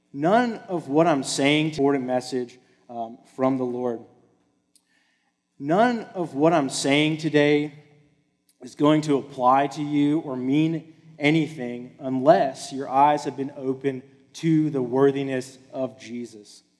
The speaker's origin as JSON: {"language": "English", "town": "Midland", "country": "United States", "tie": "born or raised there", "said": "So I was born and raised here in Midland. I love Midland."}